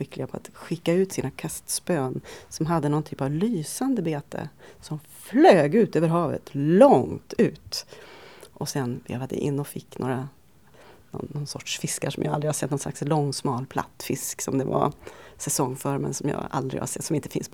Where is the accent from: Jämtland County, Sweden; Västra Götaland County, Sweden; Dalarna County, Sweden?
Västra Götaland County, Sweden; Där jag kommer ifrån, från Västergötland, där har jag alla mina somrar.